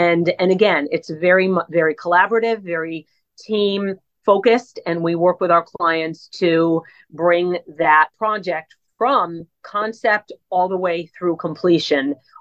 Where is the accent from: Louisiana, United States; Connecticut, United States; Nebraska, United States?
Connecticut, United States; So again, we're from the Northeast. You had mentioned you grew up in New York. We're from Connecticut.